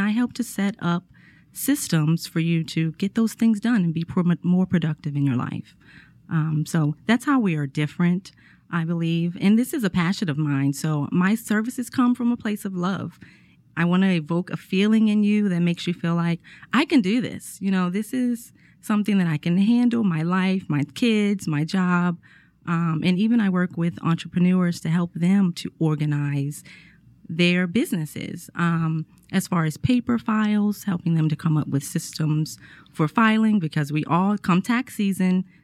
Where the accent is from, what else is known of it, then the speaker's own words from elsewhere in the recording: Baltimore, Maryland, United States; moved away as an adult; now in Atlanta, United States; I am from Baltimore, Maryland. I moved to Atlanta to go to college, like so many people have.